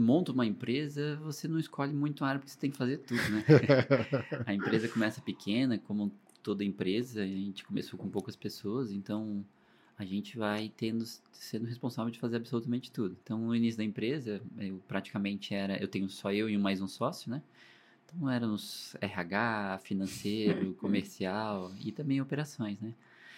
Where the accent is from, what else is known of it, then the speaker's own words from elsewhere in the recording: Brasília, Federal District, Brazil; eu sou de Brasília, né? Não sou nativo aqui do Espírito de São Paulo. Então, estou aqui já há bastante tempo. Não peguei o sotaque ainda, mas já estou aqui há bastante tempo. Eu vim fazer faculdade